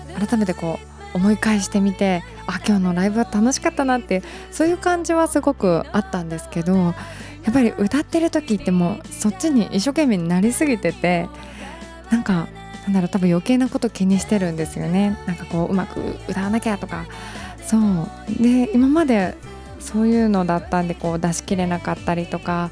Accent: Shizuoka, Japan; 私静岡出身なので

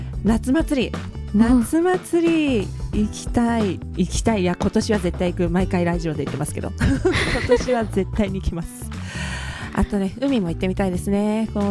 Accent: Kumamoto, Japan; また熊本の、私熊本出身なんですけれども

